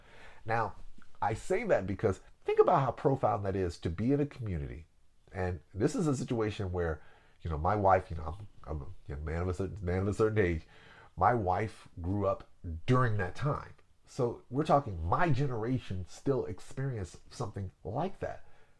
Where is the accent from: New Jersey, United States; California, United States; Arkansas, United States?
Arkansas, United States; And I'm embarrassed about Elaine because I'm from Arkansas.